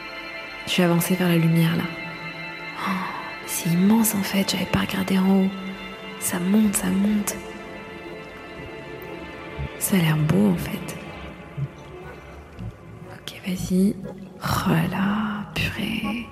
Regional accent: Morocco; j'ai grandi au Maroc, avec une culture qui est pas forcément ouverte, voire pas du tout ouverte sur la sexualité, le corps féminin.

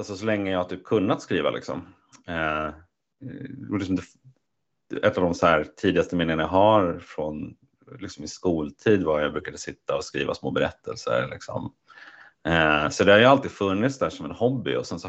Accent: Sundbyberg, Stockholm County, Sweden; born there; now in Linköping, Sweden; jag är född i Sundbyberg i Stockholm. Men jag bor i Linköping sedan, jag ska säga, 11 år tillbaka. Min fru kommer därifrån, så jag flyttade hit när vi pluggade och sådär.

